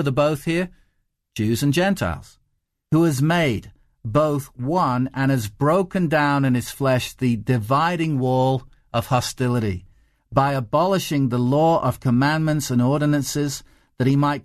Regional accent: England, United Kingdom; But I certainly wasn't born and raised in England with a Welsh father and an Irish mother.

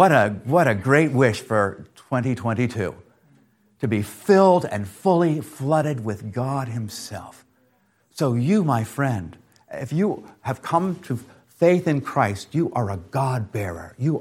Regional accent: New York, United States; I was just thinking about my own experiences, you know, as a New Yorker, going into the Grand Central Station, the concourse there.

